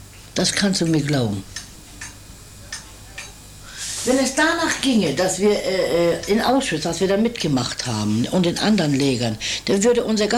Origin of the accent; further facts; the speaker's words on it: Germany; born there; Ich bin in Deutschland geboren. Meine Mutter, meine Großeltern, meine Urgroßeltern sind alle in Deutschland geboren. Die sind aus Pommern, Ostpreußen, Westpreußen.